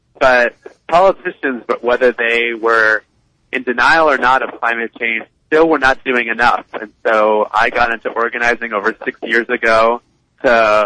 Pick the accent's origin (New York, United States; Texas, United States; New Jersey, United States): New York, United States; I grew up on Long Island, where I'm calling in from now.